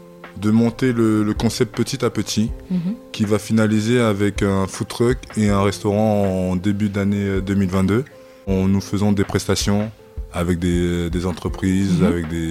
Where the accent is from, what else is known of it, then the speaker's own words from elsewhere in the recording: Île-de-France, France; moi, j'ai grandi à Iragny-sur-Oise, mm-hmm. qui est pas loin d'ici.